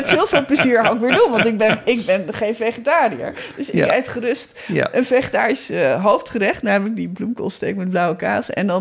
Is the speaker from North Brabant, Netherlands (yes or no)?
no; South Holland, Netherlands; ik kom uit het Westland en ik heb een andere Westlander aan het horen vertellen